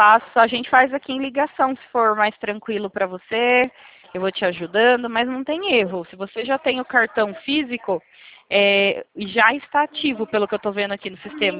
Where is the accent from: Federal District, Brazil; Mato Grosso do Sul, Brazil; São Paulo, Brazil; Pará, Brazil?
São Paulo, Brazil; Itatiba; Eu sou aqui do interior de São Paulo, do lado de Jundiaí. Bem encostado aqui, Jundiaí, Morungaba, Bragança, fica bem aí. Região.